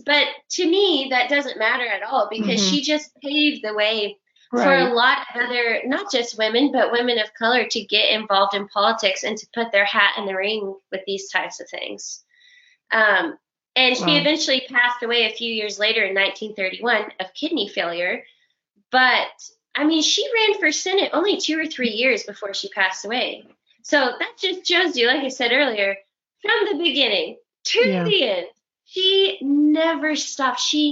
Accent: Texas, United States; moved away as an adult; So I, like you mentioned, I'm originally from Texas.

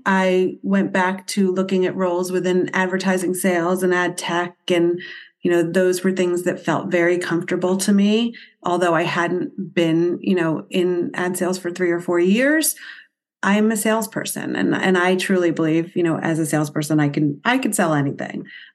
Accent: New Jersey, United States; Went to school at the University of South Carolina, coming from the New York area. I grew up in New Jersey and was a government and international studies major.

